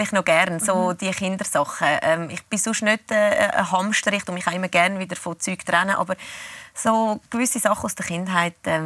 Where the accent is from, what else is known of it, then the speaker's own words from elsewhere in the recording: Zurich, Switzerland; wir sind in Zürich-Schwammerdingen aufgewachsen.